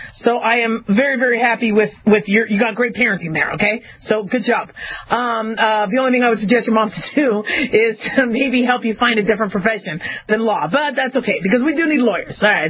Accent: California, United States; You know, so, so I grew up in California, and there was Cal Worthington and his dog, Spot.

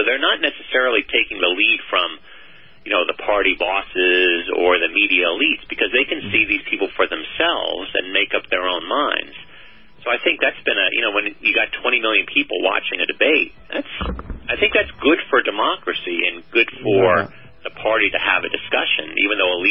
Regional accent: New Hampshire, United States; Moderates and liberals are most prominent in the northeastern states, including my home state of New Hampshire.

